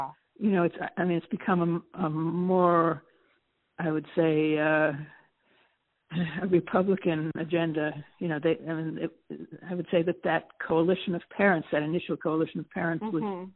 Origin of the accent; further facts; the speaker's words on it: New York City, New York, United States; Well, New York is big and loud, and I mean, I'm a New Yorker. It's my town.